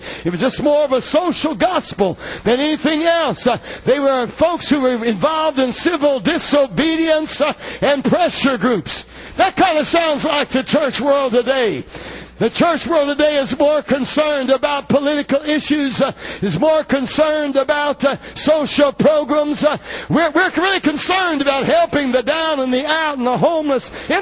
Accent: United States; You know, as an American

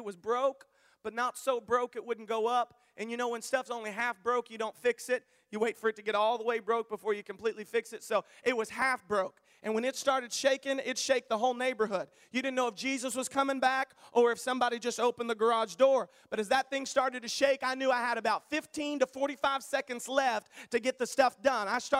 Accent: the South, United States; I'm from the South, and we call our boys Bubba and our girls Sissy.

